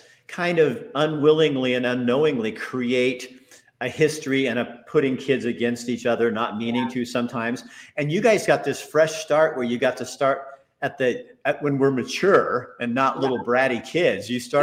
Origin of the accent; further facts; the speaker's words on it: Oregon, United States; I'm a guy from Oregon.